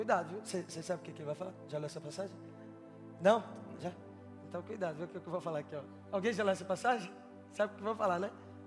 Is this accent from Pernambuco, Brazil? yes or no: no; Brasília, Federal District, Brazil; Eu sou de Brasília